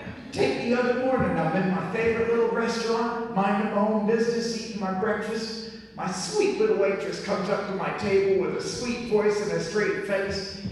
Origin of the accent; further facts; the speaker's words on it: New Jersey, United States; now in San Francisco, United States; I'm from the other coast. I'm from New Jersey. I'm from a place in New Jersey that's so rural.